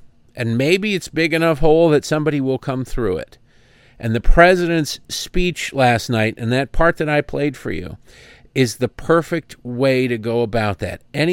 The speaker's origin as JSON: {"language": "English", "region": "Michigan", "country": "United States", "tie": "born or raised there", "said": "84 and 1980, the Reagan Democrats in Macomb County, Michigan, my hometown."}